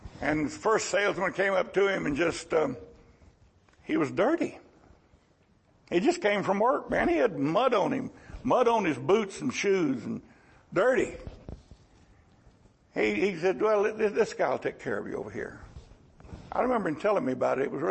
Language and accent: English; United States; You know, I'm an American, a free-born American. I never honored a king in my life.